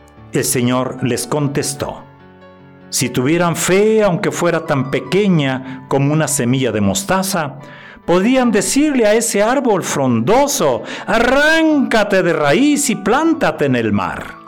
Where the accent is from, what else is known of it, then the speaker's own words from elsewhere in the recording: Granados, Sonora, Mexico; ¿Será que mi pueblo Granados está muy cerca de Nacozari?